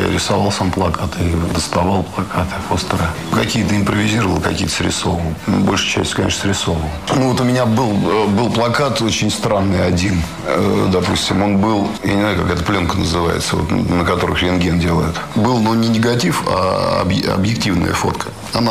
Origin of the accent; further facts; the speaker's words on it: Moscow, Russia; Я просто родился на Тверской нынешней. Соответственно, до 69-го года мы там прожили в коммуналке. Потом нашу коммуналку расселили, и я переехал в ДНХ.